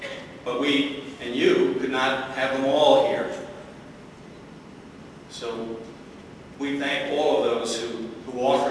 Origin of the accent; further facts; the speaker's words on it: United States; I will give thanks for what I have because I'm an American. And I'm proud of that.